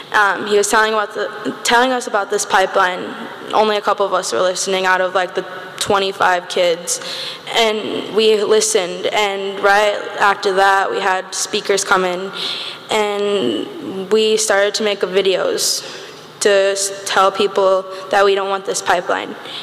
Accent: North Dakota, United States; I'm from the Standing Rock Sioux Tribe, and I live in Bismarck, North Dakota. I'm 12 years old.

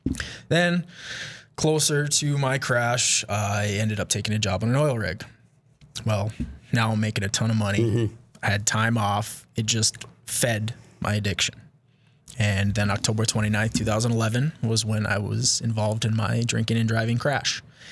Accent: Mandan, North Dakota, United States; I was born in Bismarck and I grew up in Mandan, so I'm a Mandan kid.

